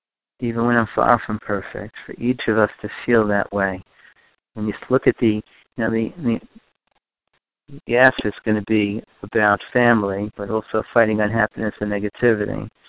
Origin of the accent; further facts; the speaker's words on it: Borough Park, New York, United States; I grew up in Borough Park, and I grew up in a community of Holocaust survivors.